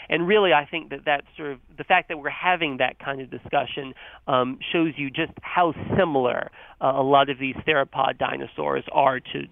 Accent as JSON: {"language": "English", "region": "North Carolina", "country": "United States", "tie": "born or raised there", "said": "So I grew up in North Carolina, and I had that same experience of seeing pileated woodpeckers outside"}